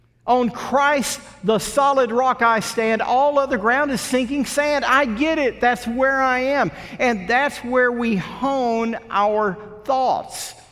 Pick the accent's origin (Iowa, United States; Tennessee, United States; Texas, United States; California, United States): Texas, United States; Longview; when I was a little boy growing up in Longview, Texas